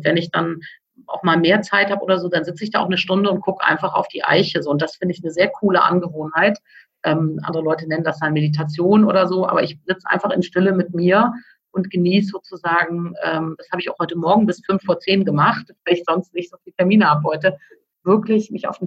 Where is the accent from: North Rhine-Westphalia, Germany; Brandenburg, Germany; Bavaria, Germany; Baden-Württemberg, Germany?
North Rhine-Westphalia, Germany; Cologne; als Kölnerin